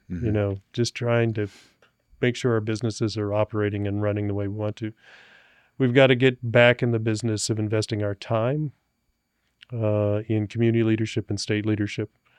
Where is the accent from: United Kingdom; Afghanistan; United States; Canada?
United States; Gering, Nebraska; And even in my hometown of Gearing, Scottsbluff, I think it's all one vision.